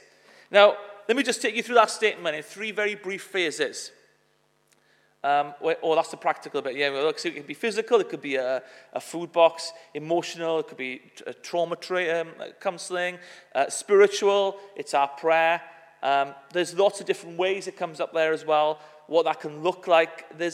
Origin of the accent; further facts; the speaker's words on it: Wales, United Kingdom; accent: Welsh; As you can tell, my accent is a Welsh one. However, I feel very much at home in Kent, as I am half Kentish, with my mother being from Dartford